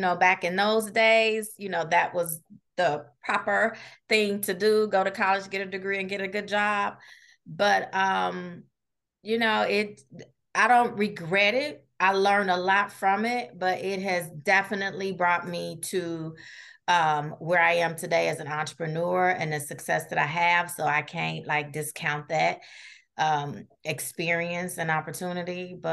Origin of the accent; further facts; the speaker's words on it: Chicago, Illinois, United States; now in McKinney, United States; I am originally from Chicago, now living in North Dallas in the McKinney, Texas area.